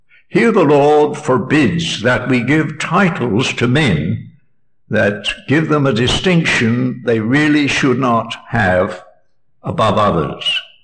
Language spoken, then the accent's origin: English; Ontario, Canada; We come from Ontario. I live just halfway between Detroit and Buffalo